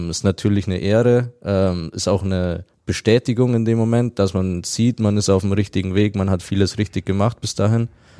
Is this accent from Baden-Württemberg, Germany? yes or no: no; Bavaria, Germany; Also als Kind in Bayern aufzuwachsen. Klarer Bayern-Fan.